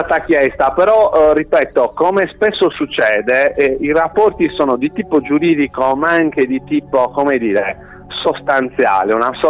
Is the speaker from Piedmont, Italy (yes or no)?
no; Sardinia, Italy; io sì, sono sardo al 100%